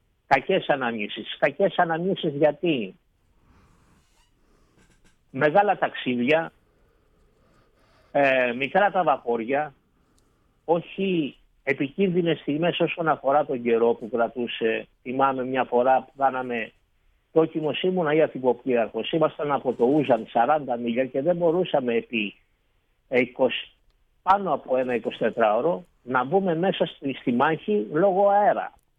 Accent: Koufalia, Central Macedonia, Greece; Ένα χωριό πάνω από το... η Χαλκιδόνα που λέμε, τα Κουφάλια, είναι το τελευταίο χωριό του νομού Κιλκής.

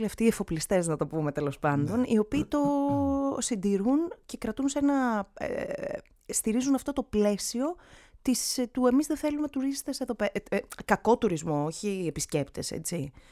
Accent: Chania, Crete, Greece; δεν το ξέρουν οι άνθρωποι ότι είμαι από τα Χανιά.

